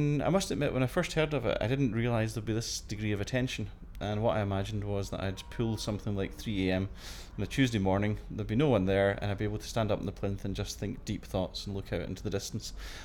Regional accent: Glasgow, Scotland, United Kingdom; My date of birth is 12th of the 3rd, 1964 and I come from Glasgow.

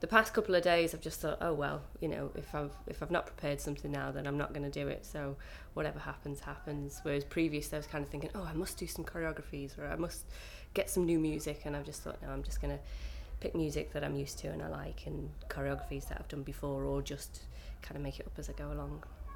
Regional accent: Liverpool, North West England, United Kingdom; Well, I come from Liverpool. I've lived in Liverpool for most of my life. I live just up the road from the house, from the family home, if you like, where I grew up in, and that's kind of an old family home. My mum was born in that house

